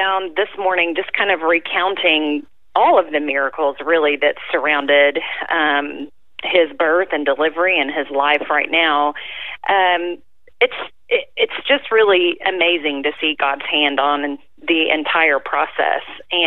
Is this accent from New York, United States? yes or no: no; Oklahoma, United States; now in Austin, United States; Yes, I'm actually not an original Texan. I'm from Oklahoma originally, I got here as fast as I could.